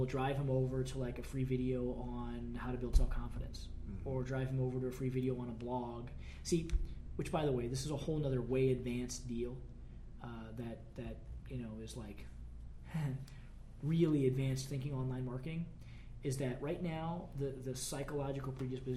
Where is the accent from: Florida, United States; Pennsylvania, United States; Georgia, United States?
Florida, United States; Now, I'm from Florida, man. We got some of the worst schools in the nation down there, you know?